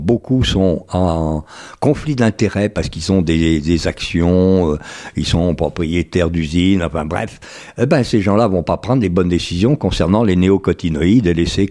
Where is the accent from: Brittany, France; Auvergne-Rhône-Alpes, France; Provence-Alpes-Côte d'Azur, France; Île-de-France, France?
Auvergne-Rhône-Alpes, France; Lépin-le-Lac; Je suis de Lépin.